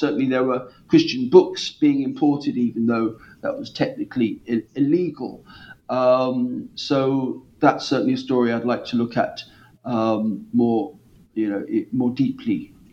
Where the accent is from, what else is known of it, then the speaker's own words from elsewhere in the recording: Norwich, East of England, United Kingdom; I've just written another book on an Anglo-Dutch poet who lived in my hometown of Norwich in the 17th century.